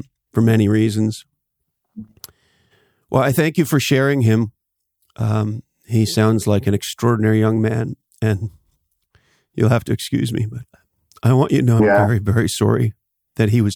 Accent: Canada; now in United States; because I grew up in Canada, and of course today, living in the U.S., it's fun to be a football fan.

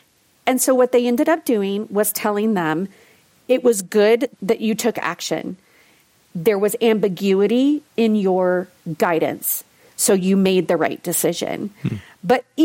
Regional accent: Dallas-Fort Worth, Texas, United States; But I grew up in Dallas-Fort Worth, right next to the American Airlines headquarters, and joined Explorers.

